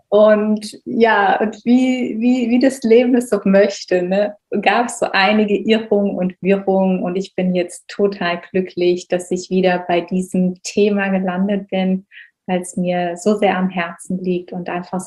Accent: Baden-Württemberg, Germany; Ich bin im Schwarzwald groß geworden und im Kreise von einer sehr, sehr großen Verwandtschaftsfamilie.

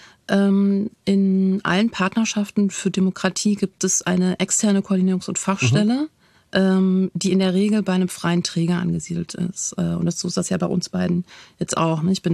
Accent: Berlin, Germany; für mich als Berlinerin

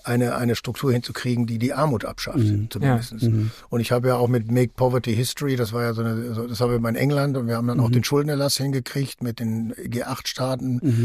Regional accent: Bochum, North Rhine-Westphalia, Germany; Also ich sagte, ich komme aus Bochum.

